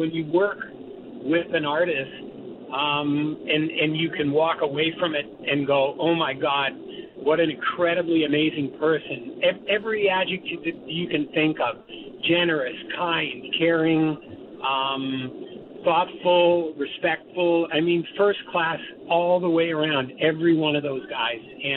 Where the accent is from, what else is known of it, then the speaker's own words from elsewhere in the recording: Canada; because as a Canadian, much like the American folks in baseball, it's in your DNA, it's in your culture, and hockey is in my DNA.